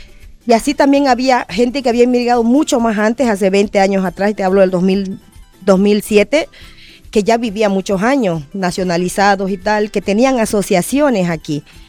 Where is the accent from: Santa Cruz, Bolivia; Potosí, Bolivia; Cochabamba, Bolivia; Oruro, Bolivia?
Santa Cruz, Bolivia; now in Barcelona, Spain; para nosotros es un día muy especial como bolivianos, como cruceños, ¿no?